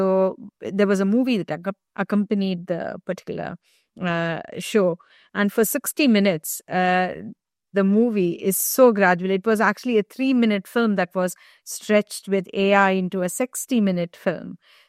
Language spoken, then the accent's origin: English; India; The journey starts with going back to my roots, my identity as an Indian musician who studied classical South Indian music, Carnatic music.